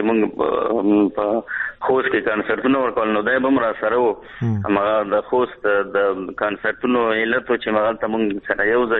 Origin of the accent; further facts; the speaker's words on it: Sayed Karam, Paktia, Afghanistan; زه د پکتیا اوسېدونکی یم او لسوالی مو ستکرم دی او کلی مو کوسین دی